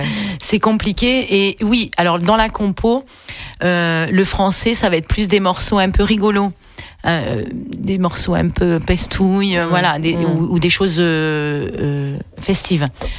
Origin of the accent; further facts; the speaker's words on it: France; Je suis française, donc c'est français.